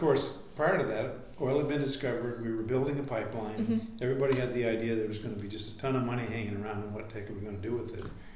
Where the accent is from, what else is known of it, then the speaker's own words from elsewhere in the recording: Fairbanks, Alaska, United States; Even though my friends from Fairbanks knew that I was from Fairbanks.